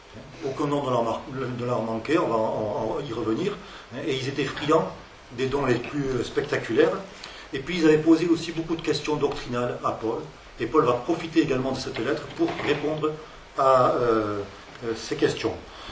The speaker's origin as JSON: {"language": "French", "region": "Nouvelle-Aquitaine", "country": "France", "said": "On dit, bien, nous, on est du 64."}